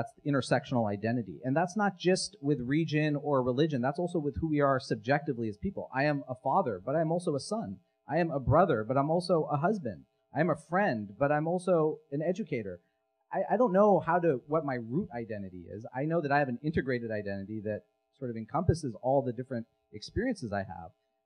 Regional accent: California, United States; So the fact that I'm a Hindu, the fact that I'm South Asian, the fact that I'm American, the fact that I live in California.

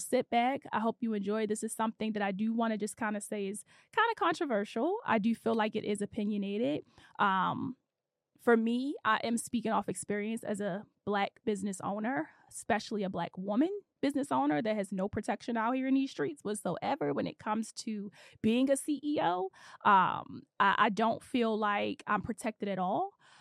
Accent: Baltimore, Maryland, United States; moved away as an adult; now in Los Angeles, United States; I am from the inner city. I'm from Baltimore, Maryland. I relocated to Los Angeles, California.

